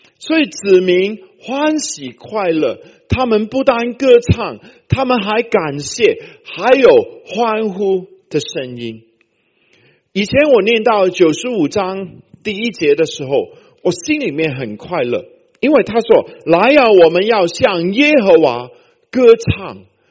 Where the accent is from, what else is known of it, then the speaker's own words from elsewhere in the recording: Hong Kong; 我是在香港长大的，我的邻居呢，门外呢就放了一个地的神